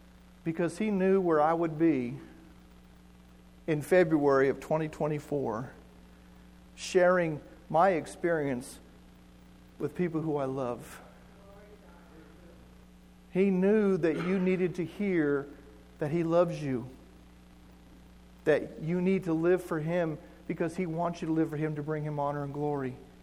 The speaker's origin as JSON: {"language": "English", "region": "New Mexico", "country": "United States", "said": "Because I'm from New Mexico? No."}